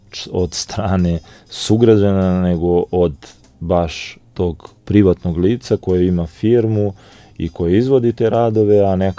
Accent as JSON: {"language": "Serbian", "town": "Kragujevac", "region": "Šumadija and Western Serbia", "country": "Serbia", "said": "Kod nas u Kragujevcu to nije slučaj"}